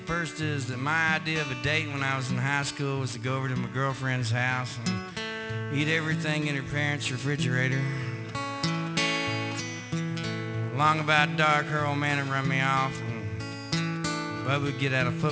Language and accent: English; Texas, United States; was growing up in South Texas, I belonged to a peer group of exactly four.